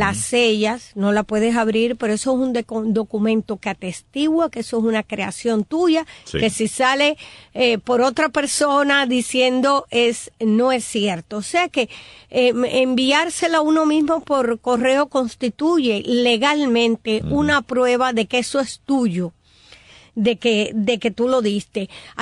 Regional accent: Cuba; moved away; Yo me fui muy joven de Cuba, no recuerdo mucho

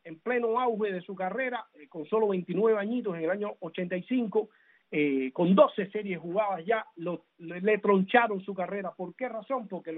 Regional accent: Cuba; muy lamentable también el de todos nosotros como cubanos.

